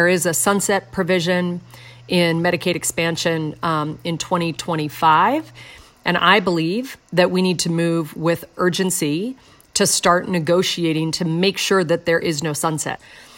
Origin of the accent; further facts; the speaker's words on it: Helena, Montana, United States; Yeah, I'm a really proud Montanan. I grew up in Helena and then explored the world